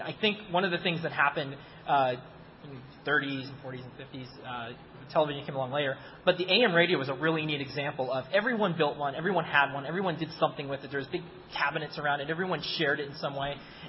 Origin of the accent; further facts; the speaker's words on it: Seattle, Washington, United States; I'm from Seattle, and we still haven't got a monorail, so it's kind of a letdown.